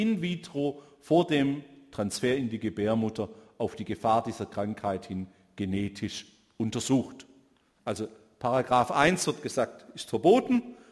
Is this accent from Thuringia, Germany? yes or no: no; Konstanz, Baden-Württemberg, Germany; Dort, wo ich herkomme, aus Konstanz